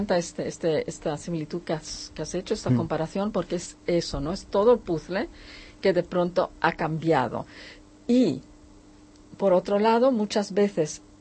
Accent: Philippines; Spanish is a second language; Yo, claro, siendo filipina, porque soy de origen filipino, tengo bastante contacto con los filipinos que vienen.

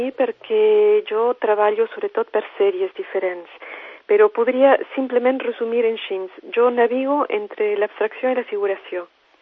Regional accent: France; Catalan is a second language; now in Spain; Jo soc francesa i quan vivia allí sempre feia un taller portes obertes al final de cada any.

